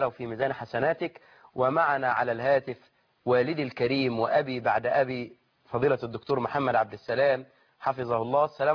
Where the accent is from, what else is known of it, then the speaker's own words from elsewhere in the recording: Suez, Suez Governorate, Egypt; الكلام ده حصل عندنا في السويس